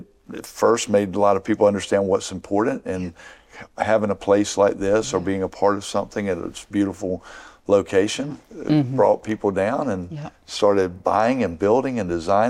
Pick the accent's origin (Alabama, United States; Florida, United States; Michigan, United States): Alabama, United States; Enterprise; I grew up in Enterprise, just 90 miles up the road.